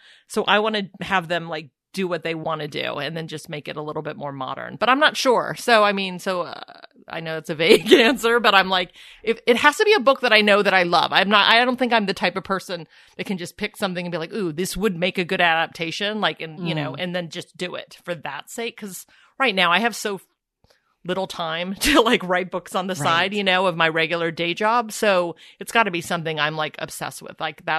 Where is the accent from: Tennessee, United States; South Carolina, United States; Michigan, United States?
Tennessee, United States; Because I grew up in Tennessee, and there's not, even the richest person in town doesn't have like New York City money.